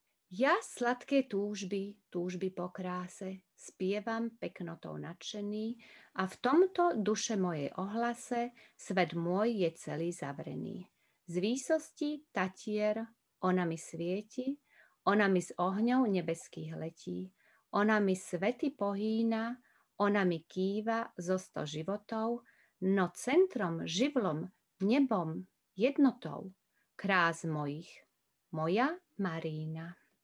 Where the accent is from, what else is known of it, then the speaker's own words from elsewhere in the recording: Slovakia; now in Germany; Ich komme aus der Slowakei. Ich bin 14 Jahre hier in Deutschland. Ich habe 3 Kinder und ich beschäftige mich mit slowakischer Sprache.